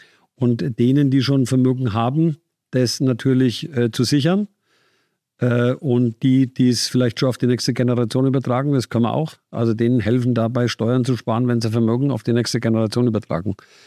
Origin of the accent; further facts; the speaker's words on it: Bavaria, Germany; ich komme aus der Nähe von Bad Kissing, da gibt es ein Casino.